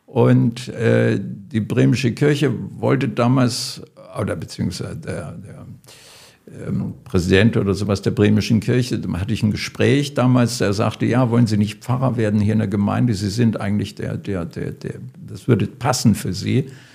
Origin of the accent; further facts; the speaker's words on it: Lusatia, Germany; now in Bremen, Germany; Komme so aus dem Dreh zwischen Cottbus, Bautzen, Görlitz da so her. Dort gibt es eine slawische Minderheit seit über 1000 Jahren. Und aus diesem Zusammenhang stamme ich und bin nach Bremen